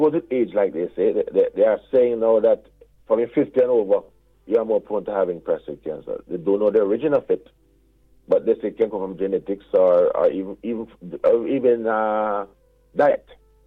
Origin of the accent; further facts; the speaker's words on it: Jamaica; That was called, when I was growing up in Jamaica, tappage of water.